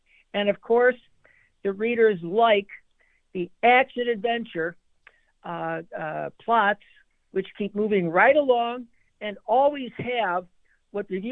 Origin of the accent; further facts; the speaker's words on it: Chicago, Illinois, United States; I grew up in Chicago, and I've always enjoyed playing with words reading.